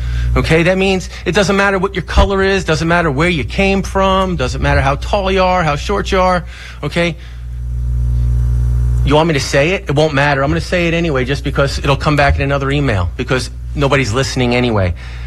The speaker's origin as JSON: {"language": "English", "country": "United States", "said": "I'm an American. I'm a father. I'm a grandfather."}